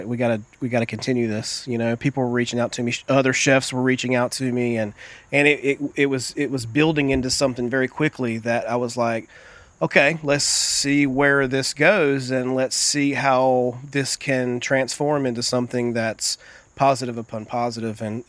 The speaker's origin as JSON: {"language": "English", "town": "San Francisco", "region": "California", "country": "United States", "said": "I'm like, hey, you know, I'm a chef from San Francisco."}